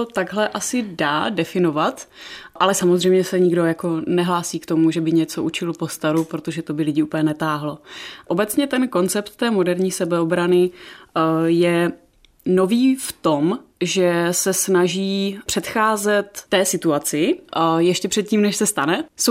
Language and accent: Czech; Silesia, Czechia; A já tím, že jsem tady ze Slezska, tak jsem měla to štěstí, že jsem se mohla připojit.